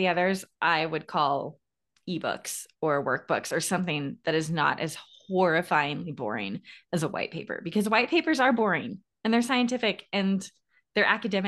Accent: Arizona, United States; I grew up in Arizona, and at the time, the Arizona education system offered full ride scholarships to in-state universities

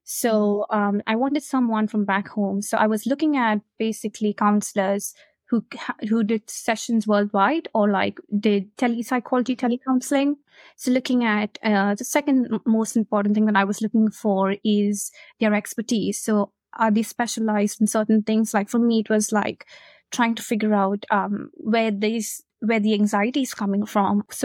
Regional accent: India; now in United Kingdom; So I moved from India around 4 years ago, and my social support system, my close friends, of course, weren't around.

